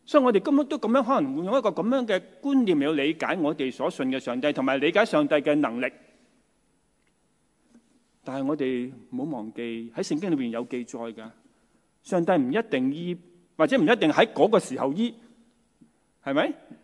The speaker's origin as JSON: {"language": "Chinese", "region": "Guangdong", "country": "China", "accent": "Cantonese", "said": "用我们广东话，就是说不要有口坏人，不要坏自己啦。"}